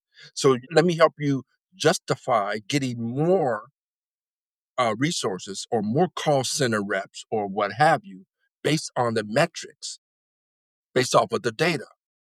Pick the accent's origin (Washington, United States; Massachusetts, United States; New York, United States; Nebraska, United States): Massachusetts, United States; Boston; now in Florida, United States; I came from Boston. There's tons of industry, computer, telecom.